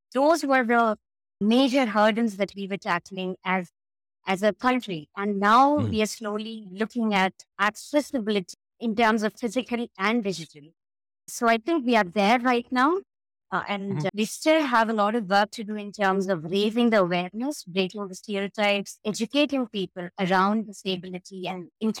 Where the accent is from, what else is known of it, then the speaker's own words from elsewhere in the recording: India; I am from India.